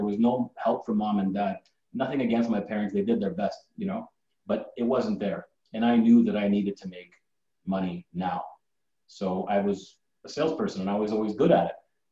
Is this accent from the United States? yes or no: no; Canada; So I come from immigrant parents. I'm Greek descent, born and raised in Canada. But my mom and dad immigrated to Canada.